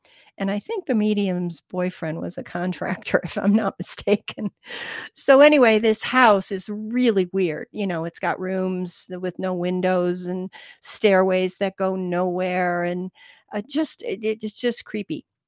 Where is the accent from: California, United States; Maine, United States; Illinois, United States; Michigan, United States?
Michigan, United States; I'm from Michigan, so I know what he looks like.